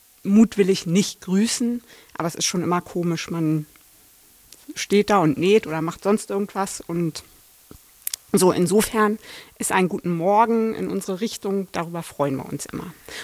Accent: Berlin, Germany; ich komme aus Berlin

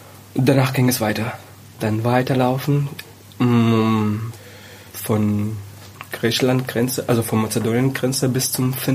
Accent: Syria; Also ich bin nicht Syrer, ich bin Palästinenser, aber in Syrien geboren und gelebt. Wir haben ganz genau wie Syrer gelebt, aber wir haben einen anderen Pass, einen anderen Personalausweis.

